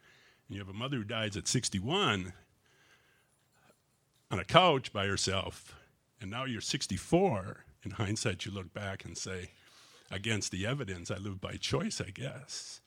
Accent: Wisconsin, United States; I'm originally from Wisconsin, and that's a state that loves Boilermakers.

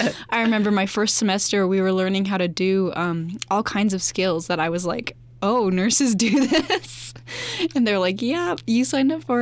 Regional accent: Boise, Idaho, United States; also born or lived in Oregon; now in Pocatello, United States; Well, I'm originally from Oregon, but my family moved to Boise when I was pretty young.

